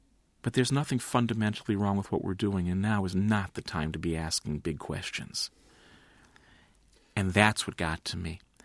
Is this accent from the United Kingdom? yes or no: no; United States; Though I think it's important right now as an American, if we're going to be involved in a war